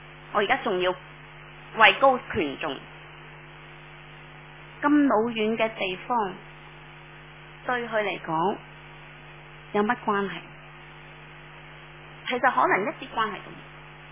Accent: Hong Kong; 即是我们香港人呢经常都说，哎，香港人很热心的

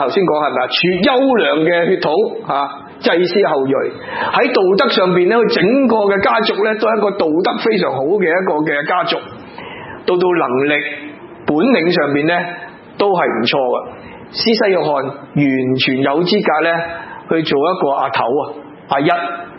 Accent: China; 換句話說，我們中國人、叫做這些叫做什麼

